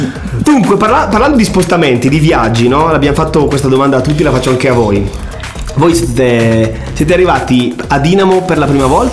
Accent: Lombardy, Italy; Io vengo dalla provincia di Brescia, a posto di grandi ubriaconi, no? Sai quei posti di provincia in montagna, non c'è niente da fare, il sabato sera tutti bevono.

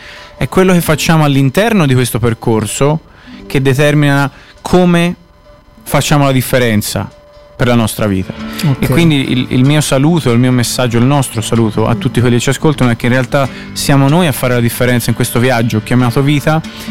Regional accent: Tuscany, Italy; moved away; io sono di queste zone qui, mia madre è nata in Svezia ma i miei nonni sono di Tafoni, Campo Tizzoro

